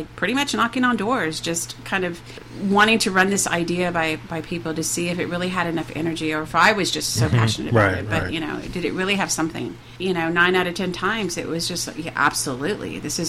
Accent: San Marcos, Texas, United States; You know, I grew up in San Marcos. I have so many wonderful memories of the river. I mean, that's where I learned how to swim.

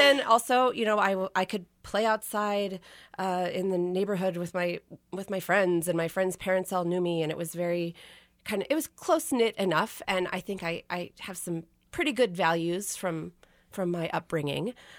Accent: Kansas City, Missouri, United States; When I would tell people I was from Kansas City, first everyone would … which made me crazy because I was from Missouri.

